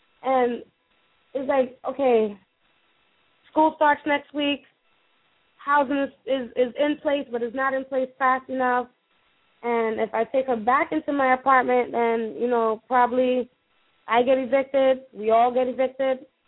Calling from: Stamford, Connecticut, United States; No, Stamford, Connecticut.

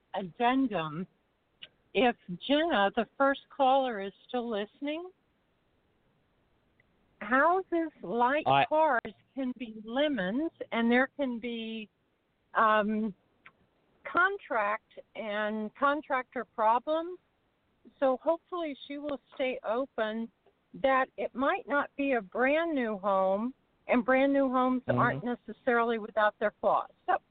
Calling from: Florida, United States; I'm calling from Florida.

